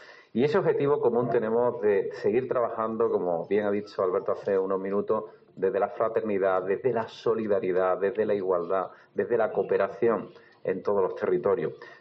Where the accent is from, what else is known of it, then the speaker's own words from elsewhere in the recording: Barcelona, Catalonia, Spain; born there; Yo nací en Barcelona, y nací en Barcelona como consecuencia de esos flujos migratorios de los años 60 y 70